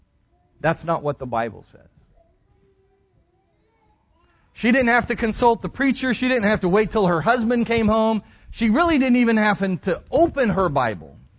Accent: San Antonio, Texas, United States; When I grew up in San Antonio, my mother worked at Southwestern Bell.

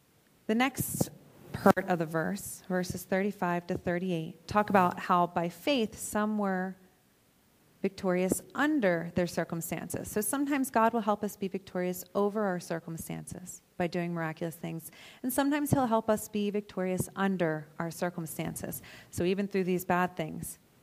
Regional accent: United States; I'm American, so I took some time to look up what exactly Remembrance Day is for

